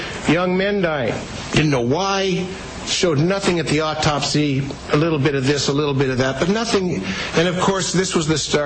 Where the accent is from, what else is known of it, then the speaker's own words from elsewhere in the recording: Scotland, United Kingdom; now in Vancouver, Canada; I mean, I'm from Scotland.